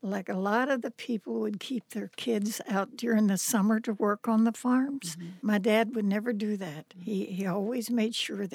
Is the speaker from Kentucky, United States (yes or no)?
yes; Gilpin, Kentucky, United States; I was born in our house. My mom had 8 children all at home. I grew up there in Gilpin, Kentucky.